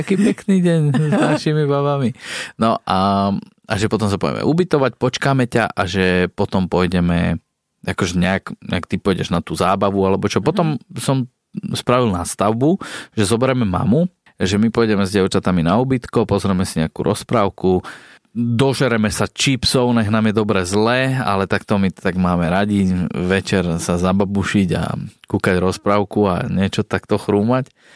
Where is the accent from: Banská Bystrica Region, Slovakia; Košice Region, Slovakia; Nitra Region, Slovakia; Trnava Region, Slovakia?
Trnava Region, Slovakia; Trnava; u nás doma v Trnave